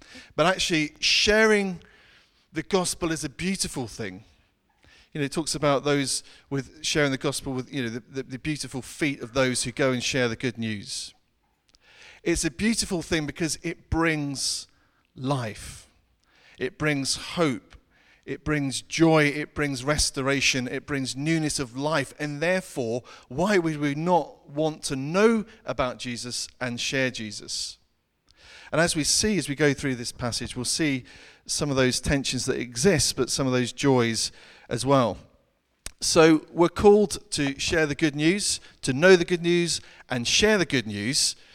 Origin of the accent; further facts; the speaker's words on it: United Kingdom; And I'm too British and shake the hand